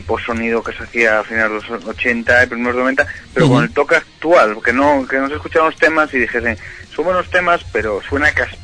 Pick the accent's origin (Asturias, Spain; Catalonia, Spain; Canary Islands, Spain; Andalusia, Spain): Asturias, Spain; nuestra forma de pensar es asturiana, o somos de Asturias